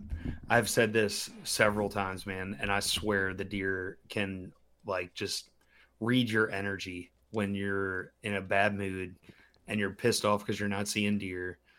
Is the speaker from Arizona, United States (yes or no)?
no; Maryland, United States; we're growing up in Maryland where we had 3 buck tags